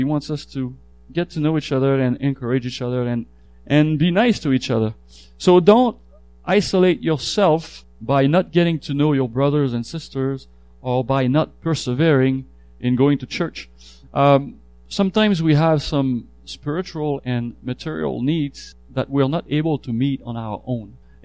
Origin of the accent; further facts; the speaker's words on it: Quebec, Canada; I come from Quebec. If you didn't know that, well, here you go. I just told you.